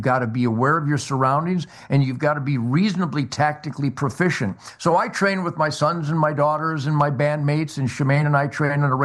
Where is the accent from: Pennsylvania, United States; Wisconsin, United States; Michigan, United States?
Michigan, United States; Detroit; even here in Texas, Houston, Dallas, my hometown of Detroit, they're everywhere.